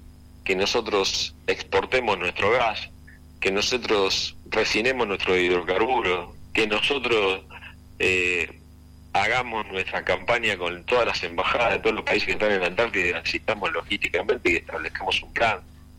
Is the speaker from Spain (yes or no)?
no; Argentina; Nosotros también somos argentinos que aportamos para que eso se pague.